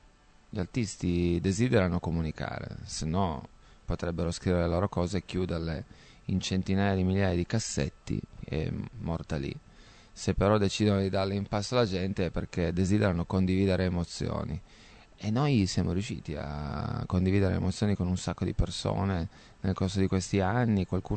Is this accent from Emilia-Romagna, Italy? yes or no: no; Cuneo, Piedmont, Italy; noi siamo di Cuneo, lui è di Asti e le due province confinano. E poi da parte di mia madre io arrivo dalla terra di confine tra Asti e Cuneo